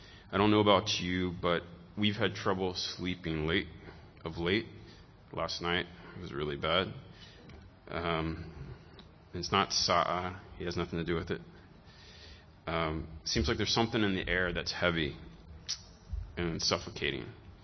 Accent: Tampa, Florida, United States; Since I am from Florida, home of hurricanes, and from Tampa, specifically in Florida, which is the lightning capital of America

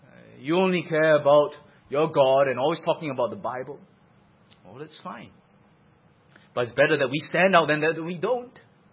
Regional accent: Singapore; Of course, then you tell them, oh, we're from Singapore. Where's Singapore? And then you give an explanation.

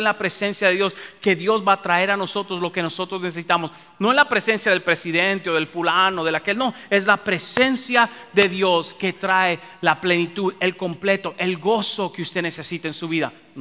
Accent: Dominican Republic; En mi país, en República Dominicana, si hay algo que es bien, es pura comedia

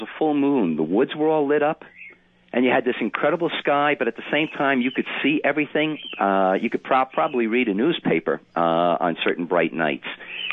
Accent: Brooklyn, New York, United States; when I was brought up in New York, in Brooklyn, and I'd be looking up at the night sky as we're walking along the pavement

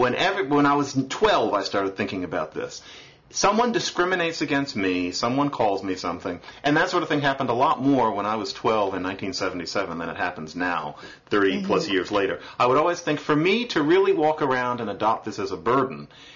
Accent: Philadelphia, Pennsylvania, United States; I'm from Philadelphia, and I happened to be there last weekend, happened to meet some people who knew some local things.

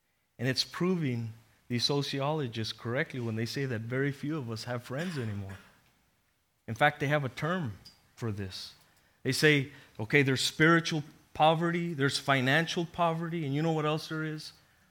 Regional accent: Texas, United States; now in New York, United States; And I used to be a Texan. And now I'm a New Yorker.

